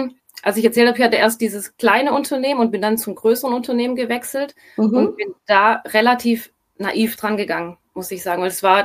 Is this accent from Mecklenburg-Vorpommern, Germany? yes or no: no; Stuttgart, Baden-Württemberg, Germany; ich komme aus Stuttgart, bin knapp 42 Jahre alt